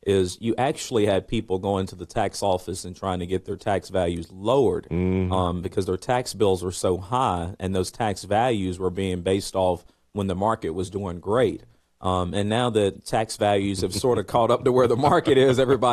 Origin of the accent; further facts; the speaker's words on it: Winston-Salem, North Carolina, United States; I'm originally from Winston-Salem, so this is my backyard, and went to school in Raleigh, and always been here in North Carolina